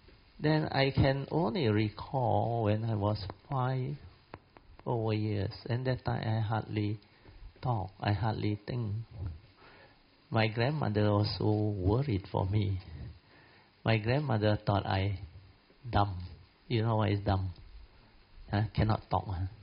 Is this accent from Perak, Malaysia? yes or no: no; Simpang Kuala, Kedah, Malaysia; Yeah, 200 ringgit in my hometown, Simpang Kuala, Alustar. That was in the year 1950-something. I was born in 54.